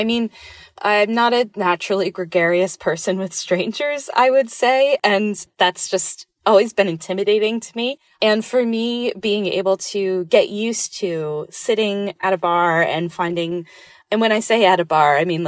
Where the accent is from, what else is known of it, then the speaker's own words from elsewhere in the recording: New York, United States; and I'm speaking now as a New Yorker